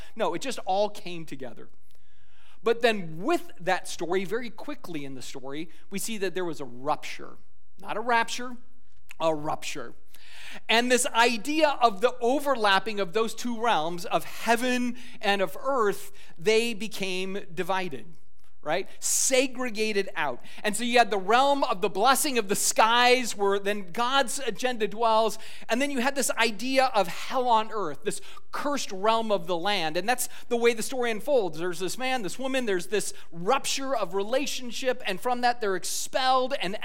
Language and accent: English; Scotland, United Kingdom; I'm actually going to wear my kilt tomorrow as a Scotsman, just joining with the Irish a little bit.